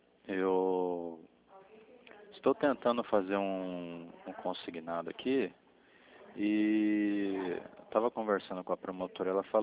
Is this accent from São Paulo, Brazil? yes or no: yes; Regente Feijó, São Paulo, Brazil; born there; Regente Feijó.